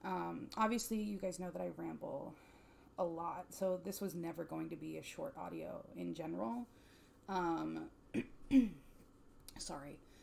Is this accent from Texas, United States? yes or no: no; Florida, United States; I like grew up, I'm originally from Florida. I don't live there anymore, but I grew up near Disney.